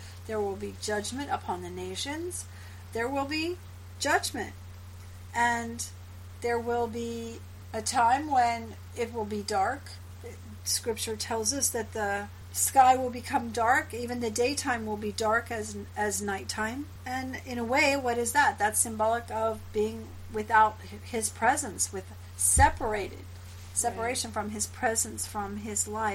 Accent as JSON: {"language": "English", "region": "Pacific Northwest", "country": "United States", "said": "And here we are in Southern California. We're from the Northwest."}